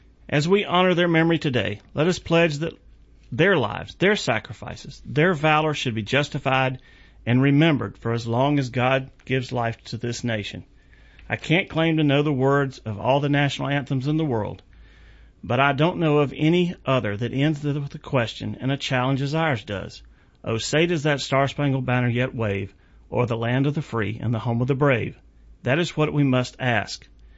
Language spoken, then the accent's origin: English; Carolina, United States; I'm from Carolina.